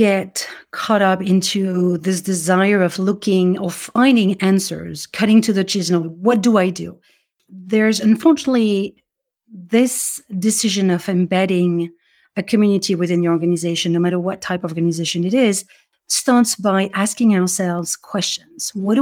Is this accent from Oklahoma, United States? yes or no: no; New York City, New York, United States; As a New Yorker, I rarely go shopping for food.